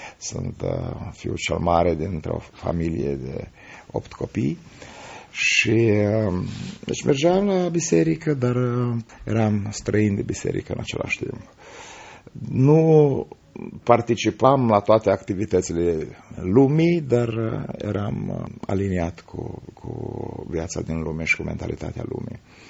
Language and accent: Romanian; Bilca, Suceava County, Romania; born there; m-am născut în localitatea Bilca, în județul Suceava, o localitate în nordul județului Suceava.